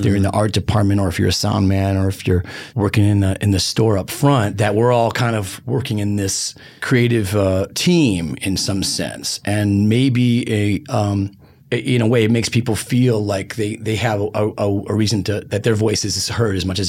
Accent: Detroit, Michigan, United States; or wherever. I'm from Detroit and it's kind of hard to play drums in a 10-gallon hat

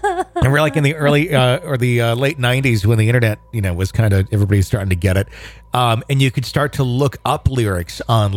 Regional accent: West Virginia, United States; born there; I was born in West Virginia, and before I was born, my parents lived alone in a tiny house away from everyone and everything.

